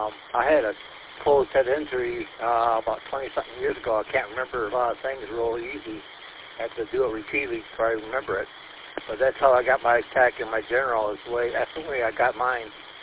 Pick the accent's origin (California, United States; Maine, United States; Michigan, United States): Michigan, United States; I'm originally from Oscoda County, and I moved down here last October.